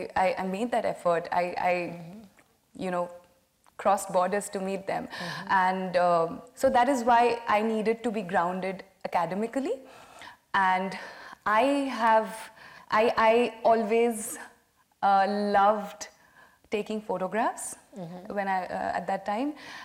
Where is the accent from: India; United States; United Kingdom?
India; Because that perspective of Iran is so rare, you know, of growing up in India.